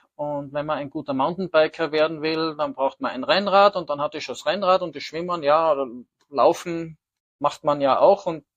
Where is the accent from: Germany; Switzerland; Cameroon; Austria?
Austria; Graz, Styria; ich komme aus Graz, also Großstadt, 300.000 Einwohner.